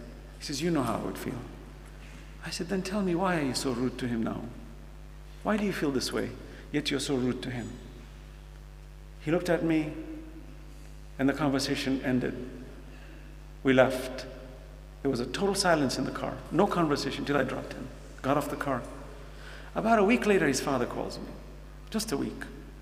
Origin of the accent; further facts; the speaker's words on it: New York, United States; I grew up in America, in New York. My friends were non-Muslims. As a teenager, all my friends were non-Muslim.